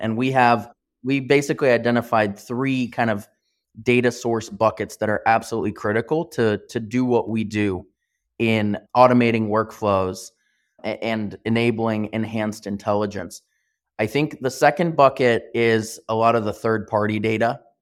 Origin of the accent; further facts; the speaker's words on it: Columbus, Indiana, United States; Grew up in Columbus, Indiana. I grew up in Columbus, went to school in Bloomington at IU for the first 2.5 years, and then finished up in Indianapolis at the University of Indianapolis.